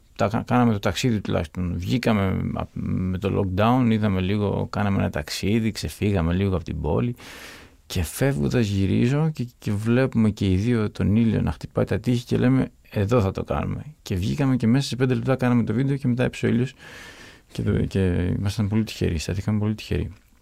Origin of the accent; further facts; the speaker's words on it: Patras, Western Greece, Greece; also born or lived in Russia; εκεί γεννήθηκαμε όλοι και τα τρία αδέρφια. Έτσι γεννήθηκα στη Ρωσία. Μετά επέστρεψε ο πατέρας μου στην Ελλάδα και επιστρέψαμε όλοι και μεγαλώσαμε στην Πάτρα.